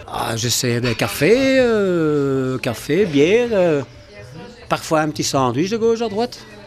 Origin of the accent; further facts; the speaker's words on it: Flanders, Belgium; French is a second language; now in Brussels, Belgium; Comme je suis flamand de naissance, mais comme je suis déjà presque 50 ans à Bruxelles, donc on parle du flamand, français, bruxellois